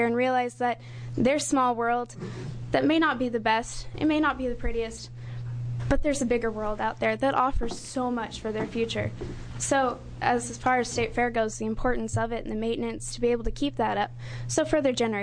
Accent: Oregon, United States; I'm from Yamhill County.

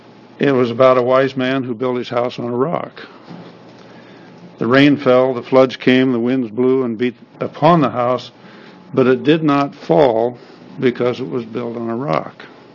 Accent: Lebanon, Oregon, United States; I represent District 8, which is Albany, Lebanon, or excuse me, Lebanon, my hometown, Albany, Corvallis area of the state.

